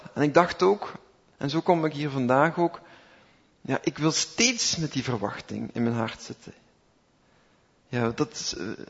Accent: Flanders, Belgium; Zeker wij als Belgen, als Vlamingen, wij vinden dat wat griezelig.

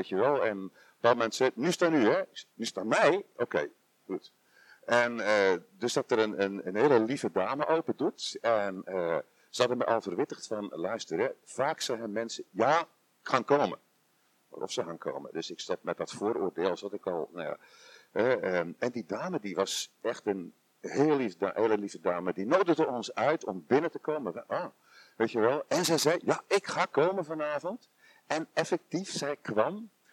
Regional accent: Zeeland, Netherlands; now in Belgium; Dus wij zijn, ik kom van Zeeland van origine.

